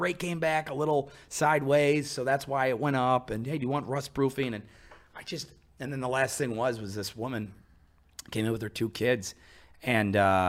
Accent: Rochester, New York, United States; No, I'm from Rochester, New York.

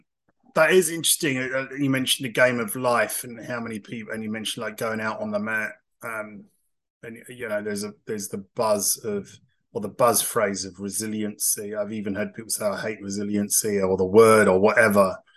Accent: London, United Kingdom; when I grew up in South London

